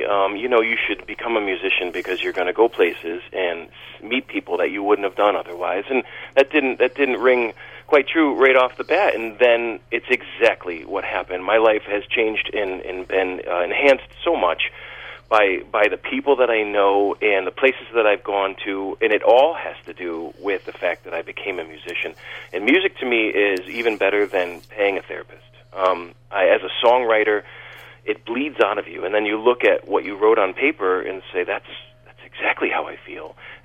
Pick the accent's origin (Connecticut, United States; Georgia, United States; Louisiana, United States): Connecticut, United States; Naugatuck; I grew up in New Haven County, down a little more south in Naugatuck, yeah, and then left for the military, spent 6 years traveling around the world, came home and found my way up to Litchfield